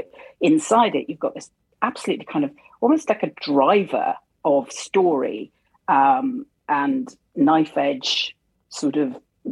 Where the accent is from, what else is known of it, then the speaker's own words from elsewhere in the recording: Wales, United Kingdom; I was brought up in Wales, and all my family are in Wales. So, and I have indeed in the past tried to learn Welsh, and I'm now getting a lot better with a lot of help.